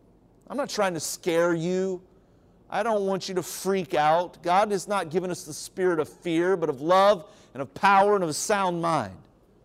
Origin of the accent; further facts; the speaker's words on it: Cincinnati, Ohio, United States; I'm a Cincinnati Reds fan. I grew up in Cincinnati